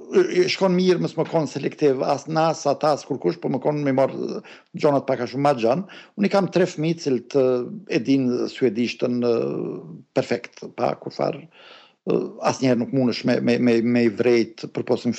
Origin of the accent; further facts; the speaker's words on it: Kosovo; now in Sweden; po në jam edhe Kosovar edhe Suedes